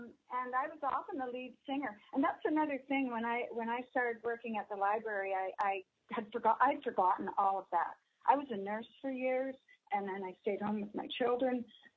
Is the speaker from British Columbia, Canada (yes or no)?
no; Thunder Bay, Ontario, Canada; I tell many stories from my growing up in Thunder Bay.